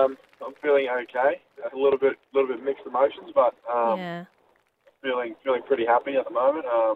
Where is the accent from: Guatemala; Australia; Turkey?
Australia; Townsville, Queensland; this is where I'm from. I'm from Townsville as well